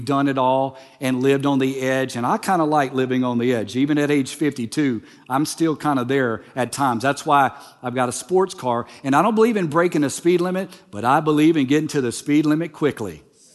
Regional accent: Louisiana, United States; I'm from Louisiana, and you know when you cross a state line from Texas to Louisiana, because all of a sudden, there's potholes.

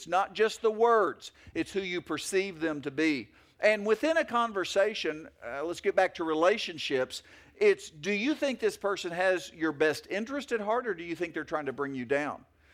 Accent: Oklahoma, United States; I'm from Oklahoma, and we don't have a lot of skyscrapers at that point.

